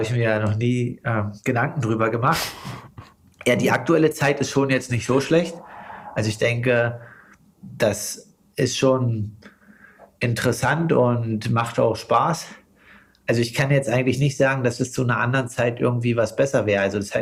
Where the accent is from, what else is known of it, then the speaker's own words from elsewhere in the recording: Saxony-Anhalt, Germany; also born or lived in Halle; ich komme halt aus der Altmark und da haben wir so ein bisschen Einfluss von da drüben, ne? Ja, und dann habe ich manchmal noch so ein bisschen sowas aus Halle, da sage ich immer ne und na.